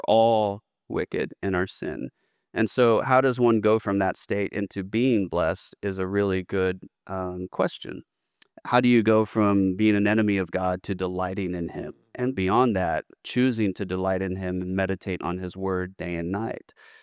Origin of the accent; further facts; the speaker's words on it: Greenspoint, Texas, United States; So icebreaker, we'll go with growing up in Greens Point, Texas.